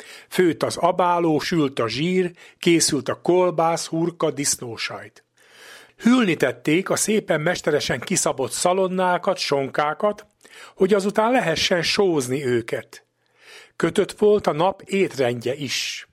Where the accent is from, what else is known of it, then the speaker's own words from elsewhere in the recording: Újkígyós, Békés, Hungary; Gyermekkoromban Újkígyóson a nagy munka előkészületei már korábban elkezdődtek.